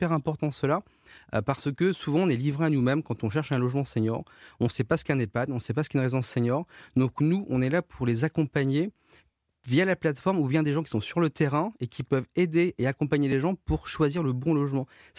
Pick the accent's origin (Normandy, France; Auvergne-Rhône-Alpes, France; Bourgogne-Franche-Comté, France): Auvergne-Rhône-Alpes, France; Lyon; Non, j'étais en Bourgogne. Mm-hmm. Et pas très loin de la région parisienne, on est de Lyon.